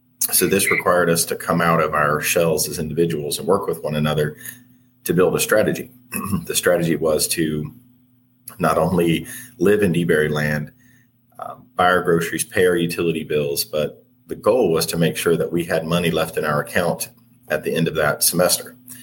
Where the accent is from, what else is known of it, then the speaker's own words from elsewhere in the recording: Bedford, Virginia, United States; So I grew up in Southwest Virginia, so in Bedford, Virginia.